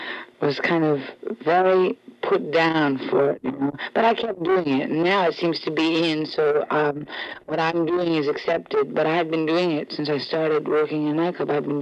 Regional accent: Brooklyn, New York, United States; No, I'm from Brooklyn.

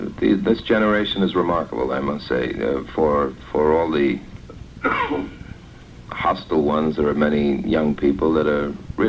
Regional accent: New York City, New York, United States; no, I'm a New Yorker. It started at a boys' club in the neighborhood that I grew up in, 29th Street between 1st and 2nd Avenues in Manhattan.

